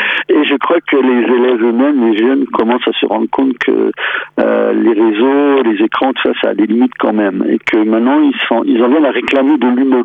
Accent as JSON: {"language": "French", "town": "Nancy", "region": "Grand Est", "country": "France", "tie": "born or raised there", "moved": "as an adult", "lives_now": "Brittany, France", "said": "Je suis un jeune homme de 58 ans. Je suis natif de Lorraine. Je suis né à Nancy, donc, au siècle dernier. Et je suis en Bretagne depuis 40 ans, bientôt 40 ans, par choix."}